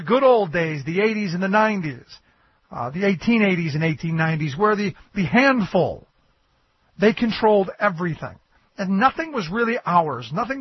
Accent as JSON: {"language": "English", "town": "Cleveland", "region": "Ohio", "country": "United States", "tie": "born or raised there", "said": "They're going to end up at, you know, like where I grew up in Cleveland."}